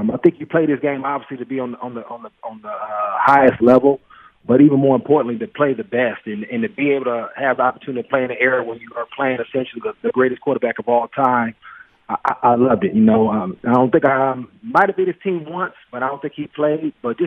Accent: California, United States; I even think about growing up in the Bay Area about a guy, Joe Montana, you know, being one of the best ever too.

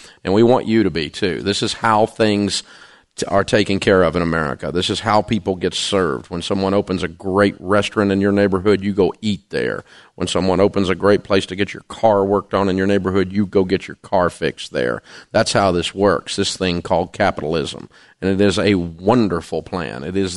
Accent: Nashville, Tennessee, United States; They've enjoyed Music City, my hometown

